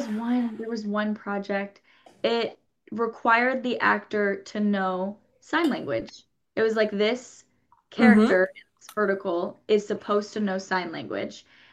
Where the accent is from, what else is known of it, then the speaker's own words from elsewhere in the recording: Kansas City, Missouri, United States; but I grew up in the Midwest in Kansas City.